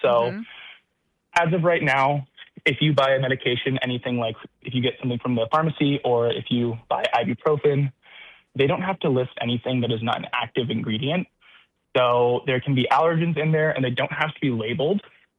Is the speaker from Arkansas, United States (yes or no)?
no; San Diego, California, United States; I'm from San Diego.